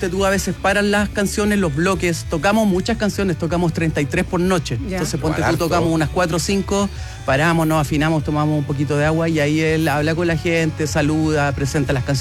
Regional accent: San Carlos, Ñuble, Chile; nosotros somos de San Carlos, ¿cachai?

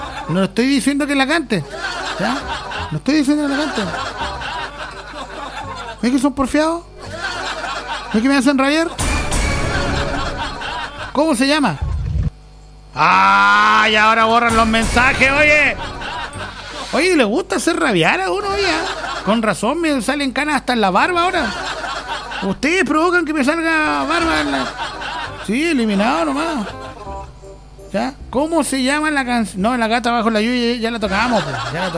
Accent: Chile; porque así somos los chilenos, así somos

